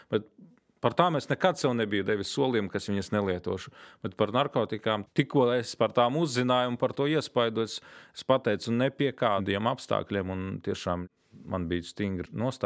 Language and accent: Latvian; Krāslava, Latgale, Latvia; born there; mēs piedzimām Krāslavā, Latgales pusē, un tad mūs ar helikopteru transportēju šeien uz Rīgu